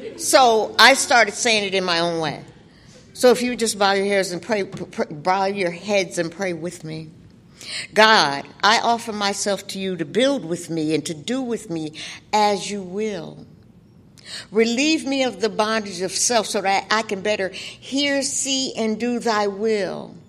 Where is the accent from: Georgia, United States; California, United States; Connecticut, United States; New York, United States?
California, United States; Los Angeles; I'm a recovering Catholic school girl. I'm from Los Angeles, California.